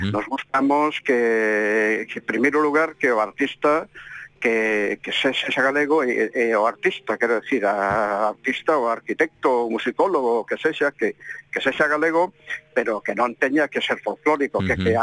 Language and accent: Galician; Galicia, Spain; Eu son galego porque nací en Galicia